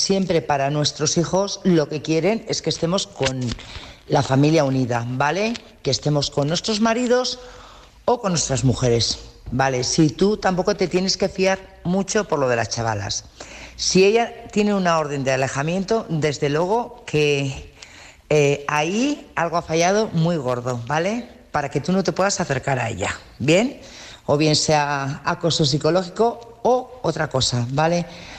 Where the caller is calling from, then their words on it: Burgos, Castile and León, Spain; de Burgos y mi audio es para